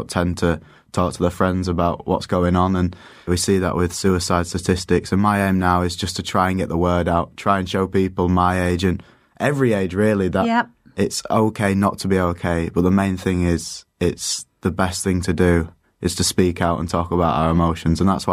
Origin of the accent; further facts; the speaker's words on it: York, Yorkshire and the Humber, United Kingdom; the name, I'm actually from York, so